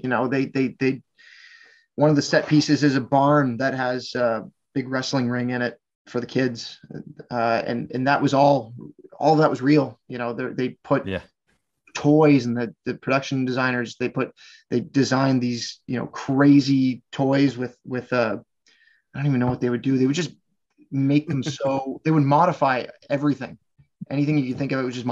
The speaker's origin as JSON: {"language": "English", "region": "Nova Scotia", "country": "Canada", "said": "I am from Nova Scotia."}